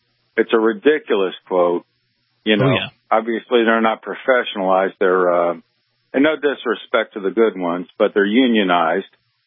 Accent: South Carolina, United States; I'm from South Carolina

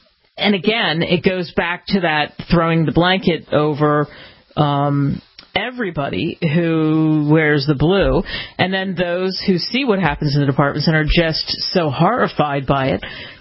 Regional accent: Philadelphia, Pennsylvania, United States; I grew up in Philly, too.

